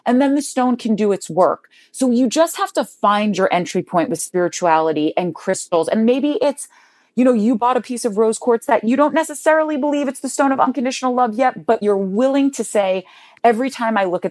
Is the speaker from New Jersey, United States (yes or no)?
yes; New Jersey, United States; I always tell people that I'm from New Jersey and I love New Jersey. I'm a proud Jersey girl